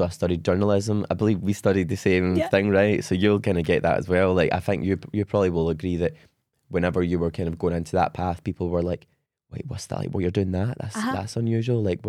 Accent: Coatbridge, Scotland, United Kingdom; like I grew up in Coatbridge, like a really kind of a kind of small town. My parents had always lived there. They were from there. Their parents were from there.

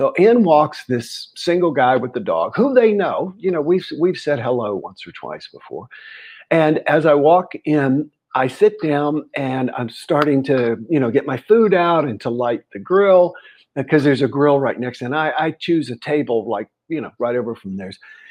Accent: South Carolina, United States; I'm kicking this dog around the block, as we used to say growing up in South Carolina.

